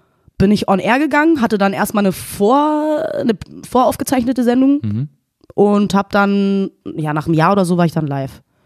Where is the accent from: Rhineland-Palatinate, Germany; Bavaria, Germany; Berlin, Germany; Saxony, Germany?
Berlin, Germany; gerade Schöneberg und Friedenau ja auch, wo ich herkomme